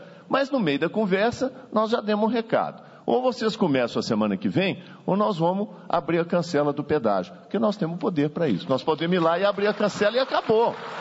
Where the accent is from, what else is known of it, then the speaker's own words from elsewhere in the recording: Minas Gerais, Brazil; a gente é mineiro e cultiva esse sentimento, procedimento de convivência, né? Mineiro gosta da convivência